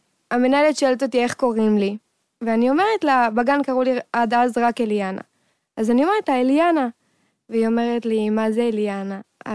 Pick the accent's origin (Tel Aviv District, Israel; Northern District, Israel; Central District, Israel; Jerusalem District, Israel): Tel Aviv District, Israel; Bnei Brak; אז אני גדלתי בבני ברק, שזה כבר שונה מתל אביב, שיש יותר סגנונות. בני ברק זה נכון שיש הרבה סגנונות, אבל כולם חרדים